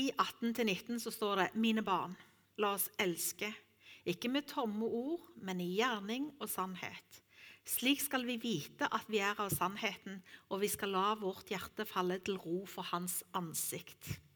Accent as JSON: {"language": "Norwegian", "region": "Rogaland", "country": "Norway", "tie": "born or raised there", "said": "Og jeg har vokst opp på Jæren, og der synes vi det hørtes litt voldsomt ut."}